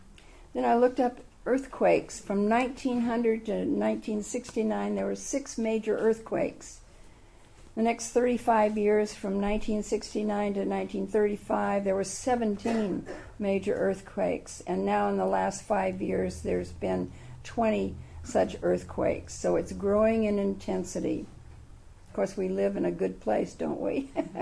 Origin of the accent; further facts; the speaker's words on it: Oakland, California, United States; I remember as a child growing up in Oakland